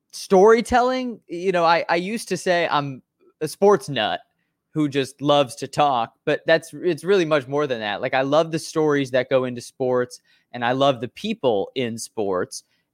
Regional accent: Chicago, Illinois, United States; I'm a Chicagoan. I've been here my whole life in Chicago, born and raised in the North Suburbs, went to Northwestern University

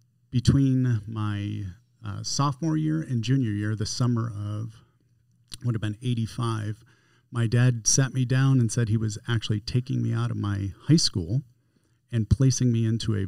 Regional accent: Las Vegas, Nevada, United States; So to back up, I grew up in Las Vegas from the age of 8.

